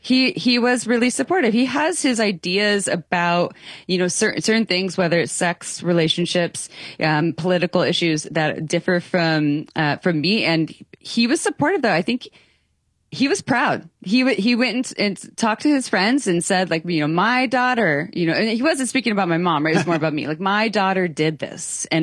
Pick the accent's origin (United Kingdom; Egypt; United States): United States; Santa Cruz, California; growing up in Santa Cruz, being sixth generation Santa Cruzian, created my own thing that was helping people.